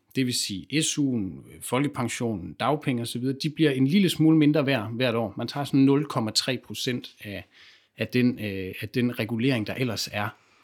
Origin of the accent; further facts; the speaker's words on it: Aarhus, Central Denmark Region, Denmark; Jamen, jeg er egentlig fra Aarhus. Jeg er jo godt nok uddannet økologisk landmand, så der er tit mange, der tænker, at jeg bor langt ude i Vestjylland eller et eller andet, men jeg bor faktisk i Aarhus centrum.